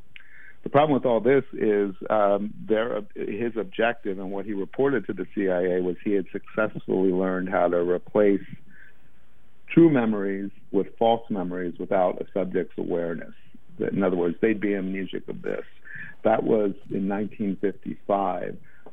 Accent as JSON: {"language": "English", "country": "United States", "said": "we being the American public"}